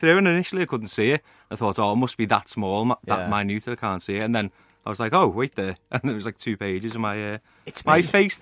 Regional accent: North West England, United Kingdom; Originally from Penny Lane, without that being a cliche. grew up on Penny Lane.

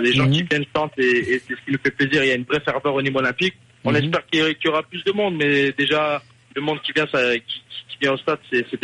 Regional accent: France; Je suis français et j'ai encore 21 ans.

